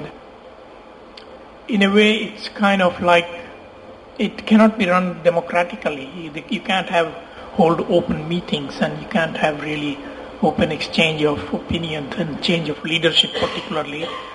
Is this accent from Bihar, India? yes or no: yes; Bihar, India; Well, I'm from Bihar in India.